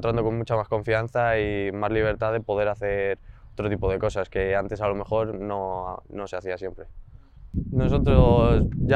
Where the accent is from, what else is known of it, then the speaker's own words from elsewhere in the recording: Íscar, Castile and León, Spain; orgullo poder, aparte de vallisoletano, iscariense también, que la verdad que no suele haber muchos de mi pueblo que hayan podido jugar con la selección española